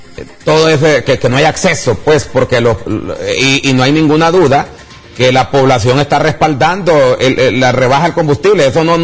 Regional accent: Honduras; a mí lo que me interesa como ciudadano, como hondureño

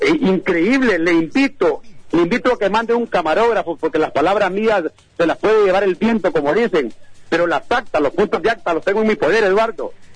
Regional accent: Talanga, Francisco Morazán, Honduras; mi pueblo, Talanga, es el pueblo más subdesarrollado, el pueblo que conozco que está más en el abandono

